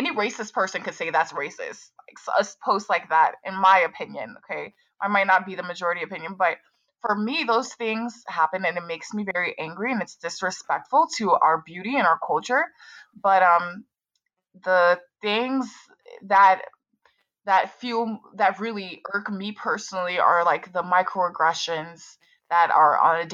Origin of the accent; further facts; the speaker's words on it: Collegeville, United States; also born or lived in Ghana; I'm pretty much from Collegeville, except my parents were born in Burundi. So I'm 100% Burundian and I'm a third culture kid because I was born in Ghana.